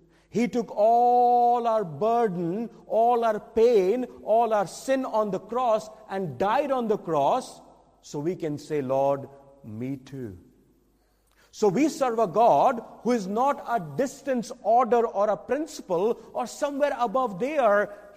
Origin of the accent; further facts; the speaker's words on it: Delhi, India; because I'm born and brought up in Delhi, and I know every road, every building there